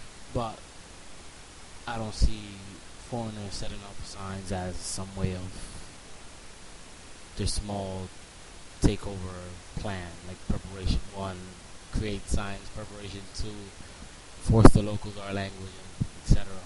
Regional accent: New York, United States; I'm from Washington Heights in Manhattan. It's pretty much Dominican Central.

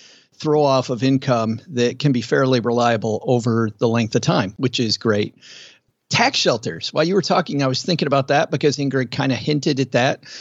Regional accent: Michigan, United States; I mean, I grew up in West Michigan and it was all cornfields

